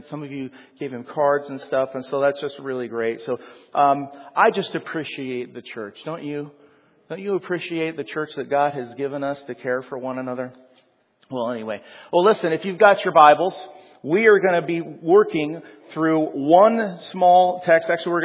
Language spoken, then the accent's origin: English; Binghamton, New York, United States; We're from Binghamton, and so it was like 75, so it was like really hot down there.